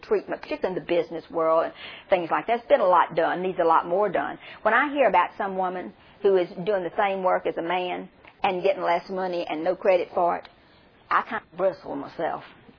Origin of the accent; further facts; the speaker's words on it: Mississippi, United States; I'm from Mississippi, and we're very basic in Mississippi.